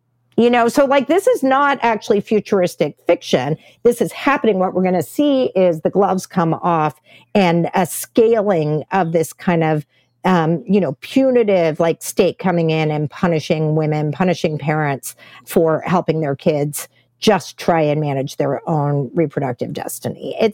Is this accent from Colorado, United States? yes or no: no; Texas, United States; very akin to what my home state of Texas has done with the anti-trans law